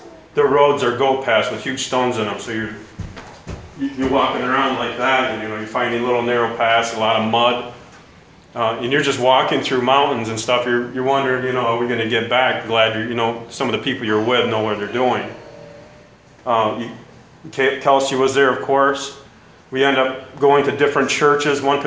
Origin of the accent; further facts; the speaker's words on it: United States; And there I'm American, I'm dressed like I am right now.